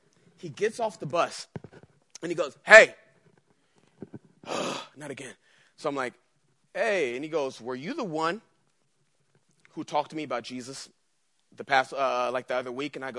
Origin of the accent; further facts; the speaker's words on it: San Diego, California, United States; Most of you know I grew up in San Diego. Went to high school right in the middle, right by San Diego State